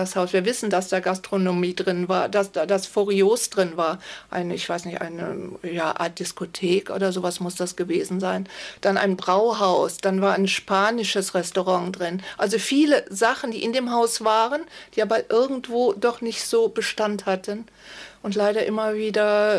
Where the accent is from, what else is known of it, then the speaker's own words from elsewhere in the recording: Hennef, North Rhine-Westphalia, Germany; früher schon als Kind in unserer Wohnung in Hennef, wo ich aufgewachsen bin.